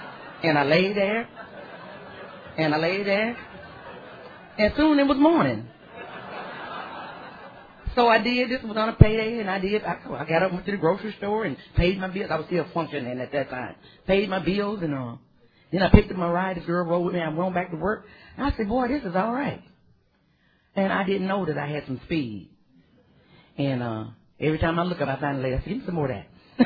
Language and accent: English; Yukon, West Virginia, United States; In fact, I'm born and raised in Yukon, West Virginia. I'm a hillbilly.